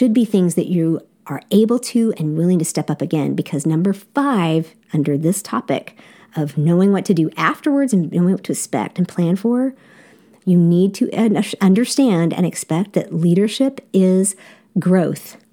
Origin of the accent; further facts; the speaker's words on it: South Korea; I grew up in Korea